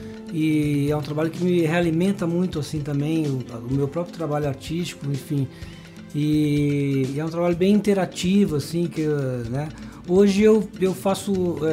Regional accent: Campo Grande, Mato Grosso do Sul, Brazil; now in São Paulo, Brazil; voltei para Campo Grande e depois vim para São Paulo. Então é uma... Mas eu fui criado em Campo Grande, né? Minha influência musical foi toda em Campo Grande.

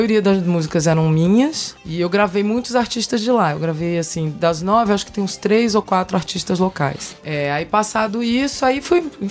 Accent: Manaus, Amazonas, Brazil; also born or lived in São Paulo; Eu sou paulista, Nasci na Vila Madalena, mas os meus pais foram pra Manaus em 81, na evolução da Zona Franca de Manaus.

